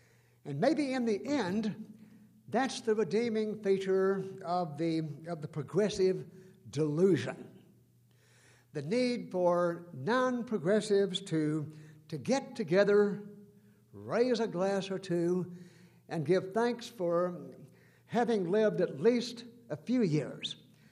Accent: Dallas, Texas, United States; from Dallas, and I want to second the motion that my former mayor made last night, which was to welcome you, or as we say around here, y'all, to Dallas, Texas.

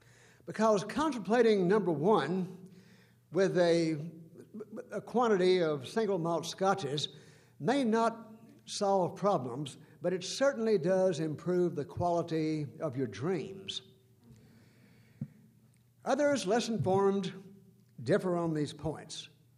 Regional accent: Dallas, Texas, United States; from Dallas, and I want to second the motion that my former mayor made last night, which was to welcome you, or as we say around here, y'all, to Dallas, Texas.

